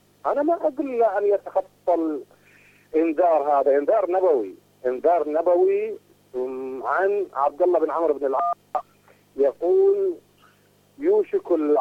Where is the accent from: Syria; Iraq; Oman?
Iraq; الديون الأمريكان عندنا في العراق